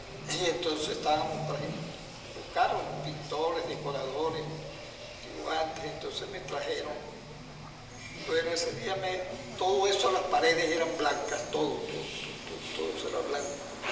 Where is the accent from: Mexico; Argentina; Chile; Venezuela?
Venezuela; Lezama, Guárico; now in Caracas, Venezuela; yo soy de Lezama, Teoritupo, pueblo que queda cerquita de Altagracia de Oritupo y de San Rafael de Oritupo.